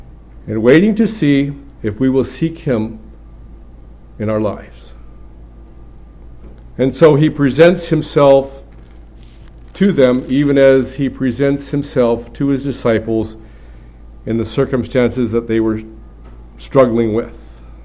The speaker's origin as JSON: {"language": "English", "region": "Northwest", "country": "United States", "tie": "born or raised there", "said": "growing up in the Northwest, and there were a lot of examples given from the pulpit of fishing"}